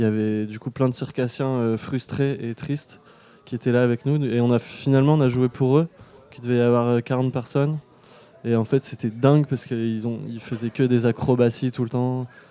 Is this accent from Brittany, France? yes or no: no; Roubaix, Hauts-de-France, France; born there; Et moi, je suis né à Roubaix, donc ce lieu, c'est un lieu qui m'est cher